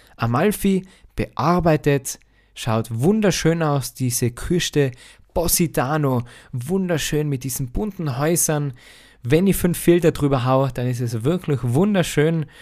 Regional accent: Tyrol, Austria; Wie du vielleicht weißt oder vielleicht auch hören kannst, ich bin ja aus Tirol und da ist es so schön

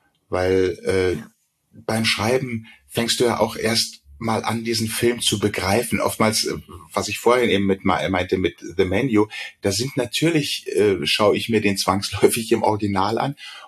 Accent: Berlin, Germany; born there; accent: Munich; now in Munich, Germany; ich bin ja gebürtiger Berliner, bin zwar seit 75 in München, aber ich habe tatsächlich eher einen münchnerischen Akzent gehabt.

